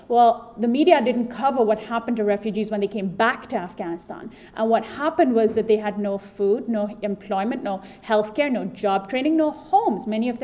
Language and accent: English; India; I'm from India originally